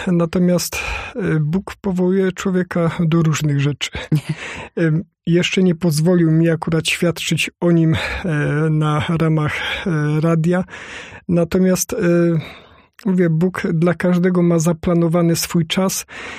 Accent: Częstochowa, Silesian Voivodeship, Poland; born there; urodziłem się przy Jasnej Górze w Częstochowie

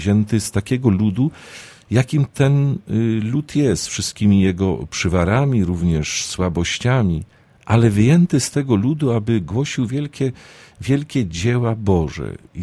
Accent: Zabrze, Silesian Voivodeship, Poland; Obaj jesteśmy z Zabrza, sąsiednich parafii, to parafie nasze rodzinne.

